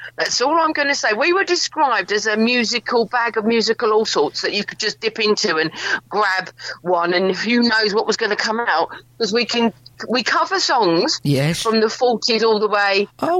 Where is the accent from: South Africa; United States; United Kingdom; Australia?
United Kingdom; Bromley, London; We are from Bromley, so we gig around Bromley quite a lot, actually.